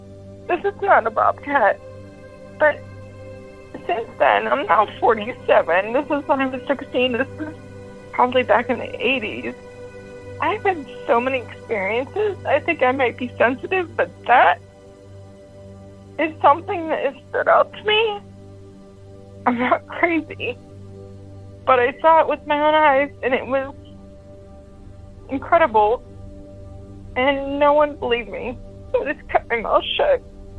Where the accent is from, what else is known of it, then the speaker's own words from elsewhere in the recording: Home, Pennsylvania, United States; I'm from Home, Pennsylvania.